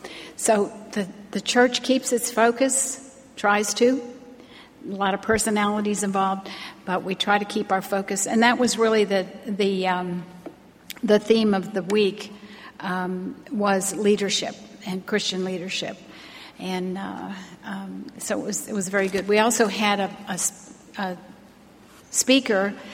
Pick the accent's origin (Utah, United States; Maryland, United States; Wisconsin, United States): Maryland, United States; Baltimore; the first church is in my hometown of Baltimore